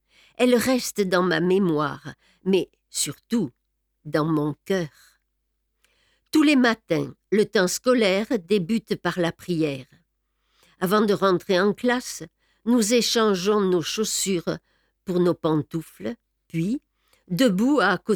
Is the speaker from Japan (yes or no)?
no; Auvergne-Rhône-Alpes, France; Saint-Vallier, la ville. Tout était si différent du village de campagne d'où je venais, la belle vallée de la Galaure